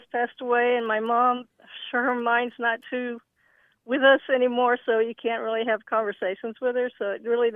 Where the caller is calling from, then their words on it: San Antonio, Texas, United States; I'm calling from San Antonio, Texas.